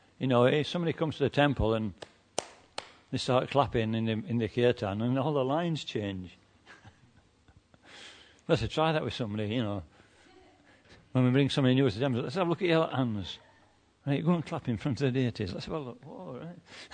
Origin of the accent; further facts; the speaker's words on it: Yorkshire and the Humber, United Kingdom; because I'm a Yorkshireman